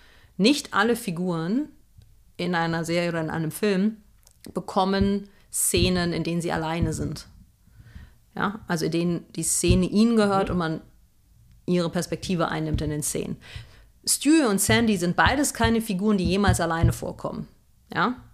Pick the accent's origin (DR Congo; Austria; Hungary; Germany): Germany; Rhineland; Wir kommen beide aus dem Rheinland.